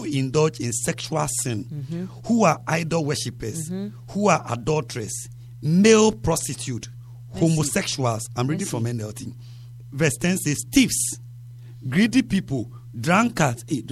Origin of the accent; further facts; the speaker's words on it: Mataheko, Greater Accra, Ghana; from Mataheko.